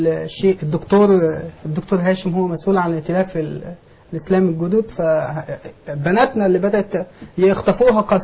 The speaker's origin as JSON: {"language": "Arabic", "country": "Egypt", "said": "ان انا مواطن مصري من حق ادافع على بلدي."}